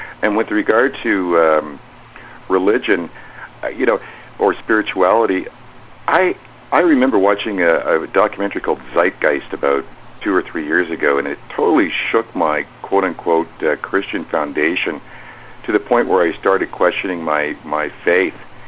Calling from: Montreal, Quebec, Canada; I'm calling from Montreal, Canada.

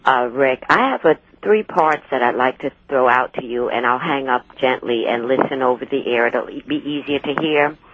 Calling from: Georgia, United States; Yes, hi. I'm in Georgia.

